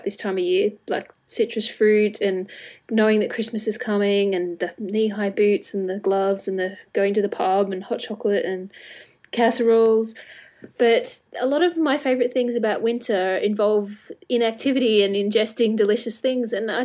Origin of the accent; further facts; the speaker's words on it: Australia; also born or lived in Canberra; I came from Australia where the winters were very mild, even living in Canberra, where the nation's capital, which can be quite chilly.